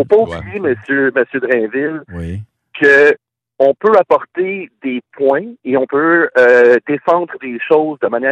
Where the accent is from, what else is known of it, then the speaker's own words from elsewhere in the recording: Portugal; now in Canada; Moi, je suis portugais.